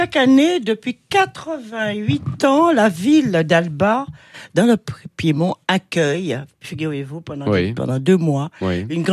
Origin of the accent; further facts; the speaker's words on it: Antilles, France; Ma culture, c'est la culture de France. Mais chez nous, aux Antilles, ma culture est créole aussi.